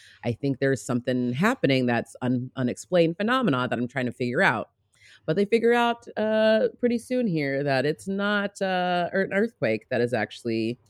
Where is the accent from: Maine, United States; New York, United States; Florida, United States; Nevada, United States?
Nevada, United States; As someone who grew up in Nevada, this is a lot, you know